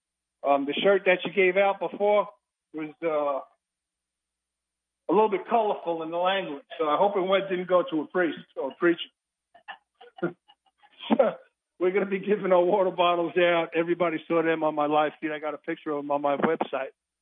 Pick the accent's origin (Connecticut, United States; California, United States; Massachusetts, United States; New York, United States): New York, United States; Brooklyn; Hi, I'm from Brooklyn.